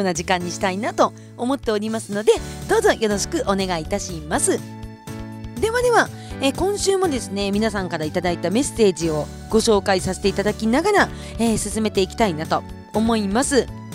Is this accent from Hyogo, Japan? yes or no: no; Kushiro, Hokkaido, Japan; 地元の釧路